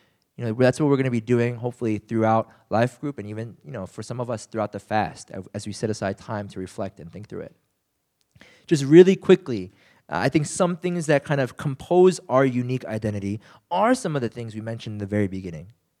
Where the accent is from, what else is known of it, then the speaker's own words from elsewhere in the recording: United States; I grew up in the States, and we fought all the time.